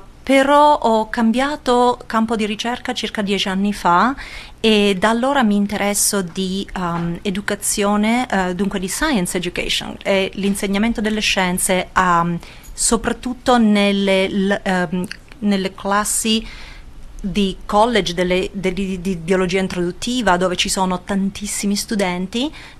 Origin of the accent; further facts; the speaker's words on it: Soleto, Apulia, Italy; io vengo da Soleto, in provincia di Lecce, in Salento.